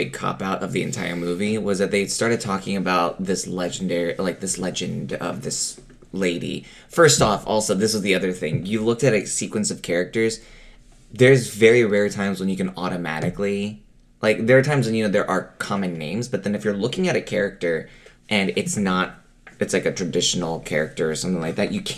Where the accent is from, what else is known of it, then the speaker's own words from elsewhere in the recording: China; I know these things and I grew up in China.